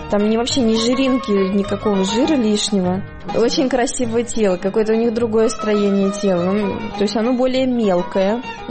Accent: North Caucasus, Russia; еще не додумала сказать, что я из России. Я всегда говорю, что я с Кавказа, Кавказия, да.

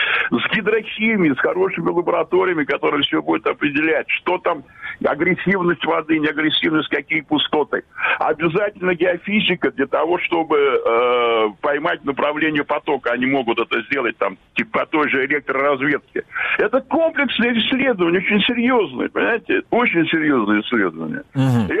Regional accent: Belarus; мы, блин, белорусы

